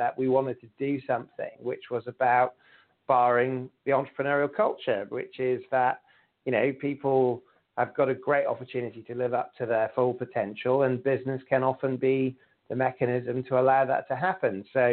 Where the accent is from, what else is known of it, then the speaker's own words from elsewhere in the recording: Sheffield, Yorkshire and the Humber, United Kingdom; Sheffield is my hometown, it's the Steel City